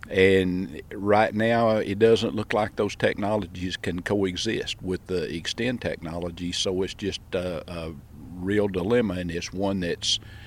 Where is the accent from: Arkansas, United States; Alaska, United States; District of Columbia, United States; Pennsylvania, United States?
Arkansas, United States; I'm from Arkansas.